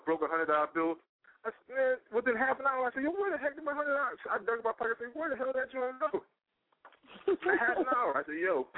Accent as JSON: {"language": "English", "region": "Pennsylvania", "country": "United States", "lives_now": "Georgia, United States", "said": "I'm calling from GA now, but I'm from PA."}